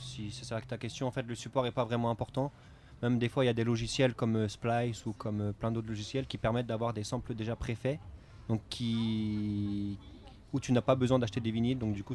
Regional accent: Toulouse, Occitanie, France; on est de Toulouse là. On est arrivé ce matin en bus.

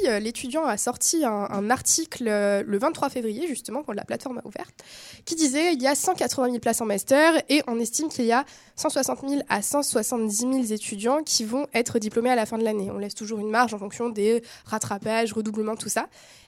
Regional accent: Strasbourg, Grand Est, France; now in Orléans, France; moi, je viens de Strasbourg à l'origine, je suis venue à Orléans pour cette licence

